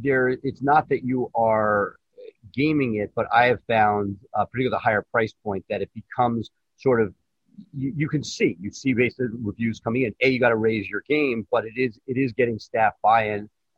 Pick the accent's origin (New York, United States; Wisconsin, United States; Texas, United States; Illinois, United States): New York, United States; I remember growing up in New York